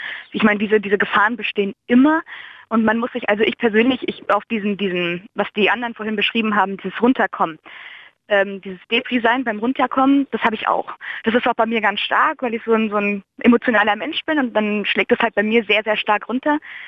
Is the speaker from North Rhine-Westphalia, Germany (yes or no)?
no; Frankfurt am Main, Hesse, Germany; Also die Sache ist, ich komme halt auch aus Frankfurt am Main.